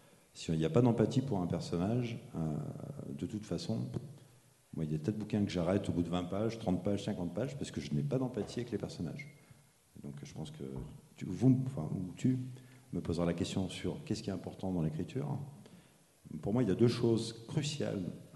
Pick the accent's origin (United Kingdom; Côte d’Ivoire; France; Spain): France; Lyon, Auvergne-Rhône-Alpes; 50 ans, tout rond. Je suis père de 6 enfants, 3 garçons, 3 filles. Je suis ingénieur de formation, je suis lyonnais.